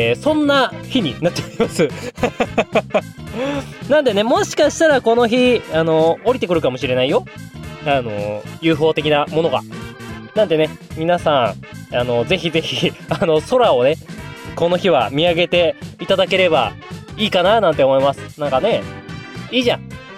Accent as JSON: {"language": "Japanese", "region": "Hokkaido", "country": "Japan", "said": "北海道出身ですけど"}